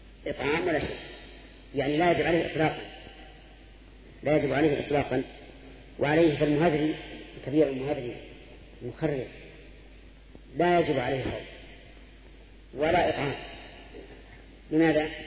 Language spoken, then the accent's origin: Arabic; Al-Qassim, Saudi Arabia; خمس الصاع الحال عندنا في القصيم